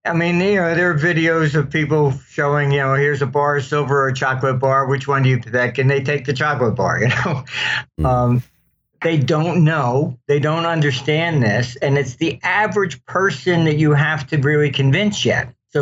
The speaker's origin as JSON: {"language": "English", "country": "United States", "said": "I get called in because I am an American."}